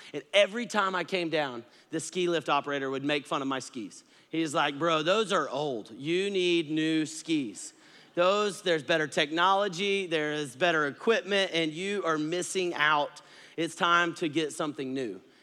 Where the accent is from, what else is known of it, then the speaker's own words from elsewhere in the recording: Texas, United States; I grew up in Texas, so I was a little closer to Colorado where I could go skiing a little bit more on mountains.